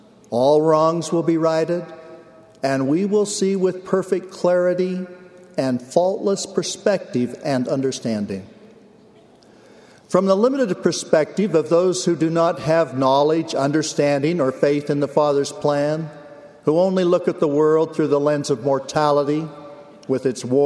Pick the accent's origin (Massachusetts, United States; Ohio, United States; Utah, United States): Utah, United States; Logan; born there